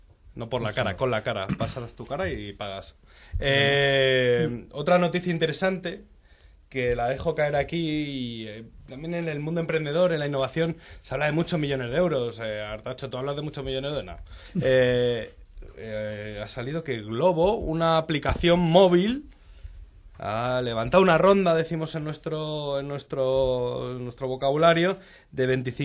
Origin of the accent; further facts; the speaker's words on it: Moratalla, Region of Murcia, Spain; Tradúcemelo, que yo soy de Moratalá.